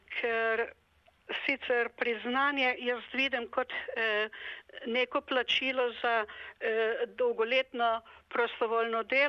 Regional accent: Novo Mesto, Southeast Slovenia, Slovenia; moved away as an adult; now in Australia; Jaz sem iz Novega mesta. Tam sem končala osnovno šolo in gostinsko šolo.

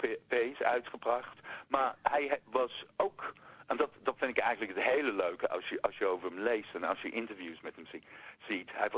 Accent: United States; Dutch is a second language; Als Amerikaan zijnde en gewend zijn aan Amerikaanse Hollywood-producties.

